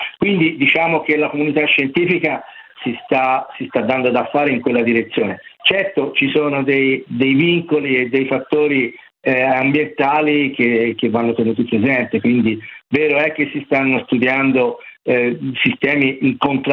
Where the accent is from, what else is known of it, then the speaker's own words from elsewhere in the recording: Livorno, Tuscany, Italy; io sono livornese